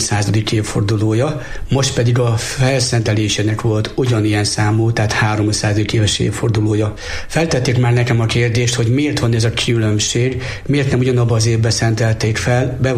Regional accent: Kál, Heves, Hungary; Én innen 20 kilométerről származom, Káló nevű kis településről.

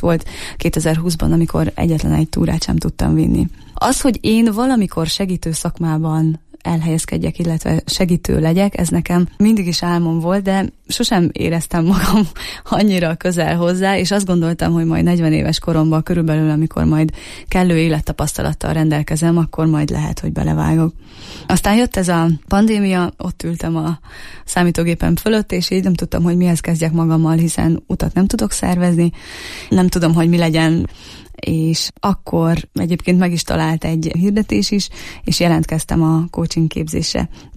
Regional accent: Transylvania, Romania; Nagyon fontos hangsúlyoznom, hogy én Erdélyből származom

